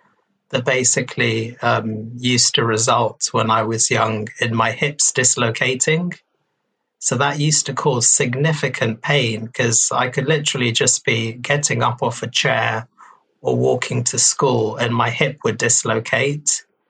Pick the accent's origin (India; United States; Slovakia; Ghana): India; from kind of my own cultural beliefs being Indian, I used to kind of think of disability as a curse.